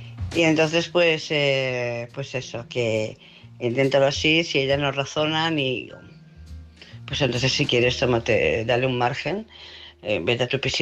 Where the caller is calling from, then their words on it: Barcelona, Catalonia, Spain; de Barcelona.